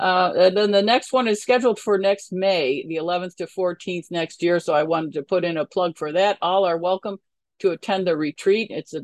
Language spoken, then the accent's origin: English; Buffalo, New York, United States; now in Cary, United States; I'm originally from Buffalo, New York, and I've been living in Cary, North Carolina for about 30 years now with my husband and three children.